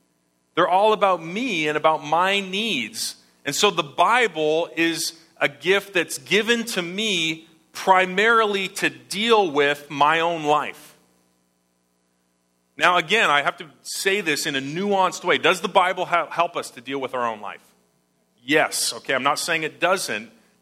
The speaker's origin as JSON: {"language": "English", "country": "Canada", "said": "I've got a mental picture because I'm Canadian, what a grab bag is."}